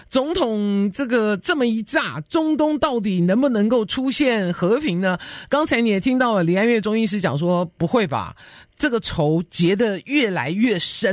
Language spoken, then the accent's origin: Chinese; United States; 因为伊朗这个国家把我们美国当成敌人哦，天天喊说要杀死我们美国人，